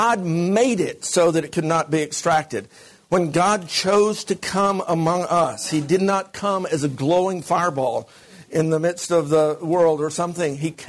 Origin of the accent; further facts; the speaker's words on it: United States; accent: American; as well as my accent, that I'm an American